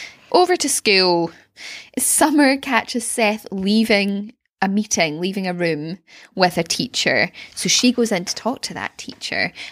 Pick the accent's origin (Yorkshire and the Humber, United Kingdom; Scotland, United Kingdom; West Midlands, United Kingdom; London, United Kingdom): Scotland, United Kingdom; I know we as Scottish people eat some really fucking gross stuff